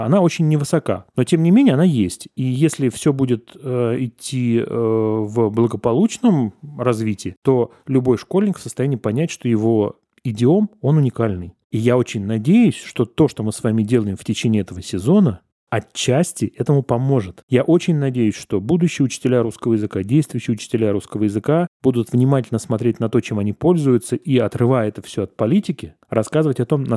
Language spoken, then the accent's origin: Russian; Gus-Khrustalny, Vladimir Oblast, Russia; born there; я же родился в Гусе Хрустальном Владимирской области, и у меня диалектные родственники.